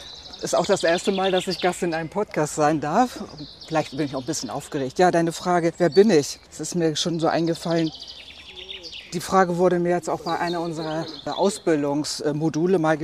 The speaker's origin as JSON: {"language": "German", "town": "Rostock", "region": "Mecklenburg-Vorpommern", "country": "Germany", "tie": "born or raised there", "said": "Also als ganz normale DDR-Bürgerin sozusagen bin ich hier in Rostock aufgewachsen"}